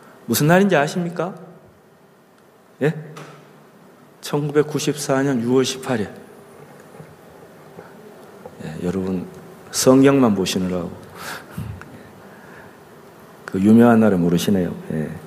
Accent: Daegu, South Korea; 저도 고향이 대구예요.

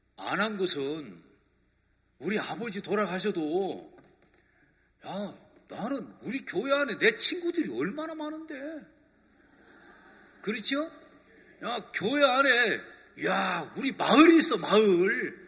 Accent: South Chungcheong, South Korea; 제 고향이 요 충청도 계룡산인데요.

